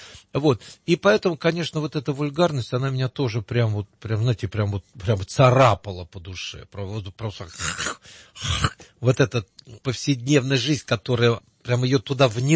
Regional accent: Voronezh, Voronezh Oblast, Russia; now in Moscow, Russia; Я сам приехал из Воронежа, это правда большой город у нас считается, но я сам оттуда приехал в Москву

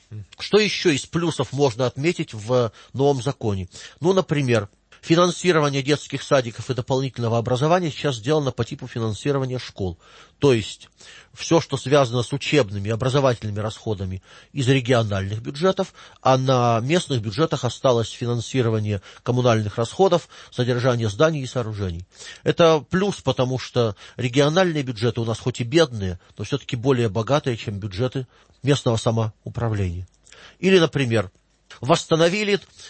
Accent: Omsk, Omsk Oblast, Russia; Только что мне позвонили профсоюзные лидеры из города Омска, рассказывали, как плакала учительница в моем родном городе

